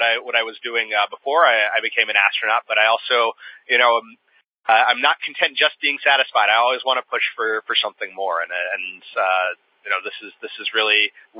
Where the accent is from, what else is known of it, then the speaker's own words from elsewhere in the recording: United States; And I think growing up in Montgomery County, you get really comfortable and really comfortable